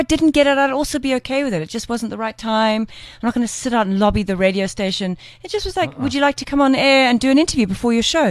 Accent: Cape Town, Western Cape, South Africa; I'm Capetonian.

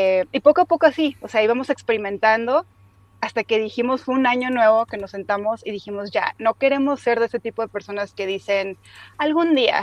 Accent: Mexico; me faltaba ese sentido de aventura con el que crecí en México, cambiando de ciudad a ciudad y escuela a escuela.

